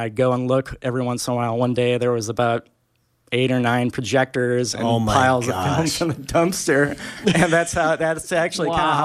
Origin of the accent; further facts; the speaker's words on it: Grand Rapids, Minnesota, United States; I think growing up in Minnesota, like, I did want to do film stuff, and I had this idea that because I was in Grand Rapids, I had to try a lot harder